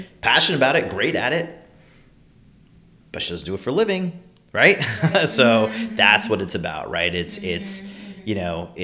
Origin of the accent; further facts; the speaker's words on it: Ottawa, Ontario, Canada; born there; I was born in Ottawa, Ontario.